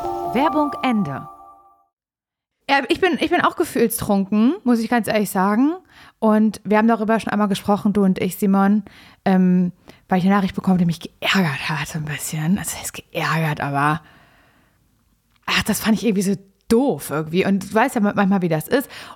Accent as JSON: {"language": "German", "region": "Berlin", "country": "Germany", "said": "Wir kommen eigentlich auch aus Berlin, so wie ihr."}